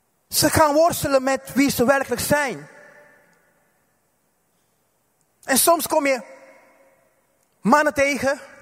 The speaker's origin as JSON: {"language": "Dutch", "country": "Curaçao", "said": "Waar ik vandaan kom, uit Curaçao"}